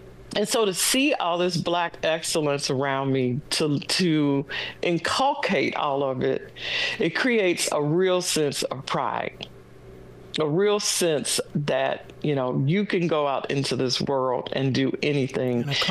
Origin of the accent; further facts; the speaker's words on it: Nashville, Tennessee, United States; And so we did have that rich, like, Harlem Renaissance environment mm-hmm. growing up in Nashville.